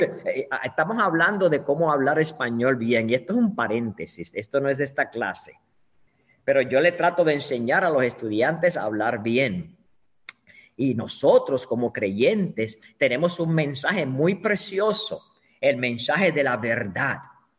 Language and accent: Spanish; Bayamón, Puerto Rico; born there; yo nací en el pueblo de Bayamón, Puerto Rico. Yo nací en Bayamón, el pueblo del chicharrón.